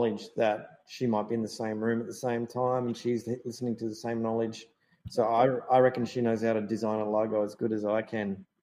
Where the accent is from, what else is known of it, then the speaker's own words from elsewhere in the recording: Australia; born there; It's Spanish. I'm Spanish. I was born in Australia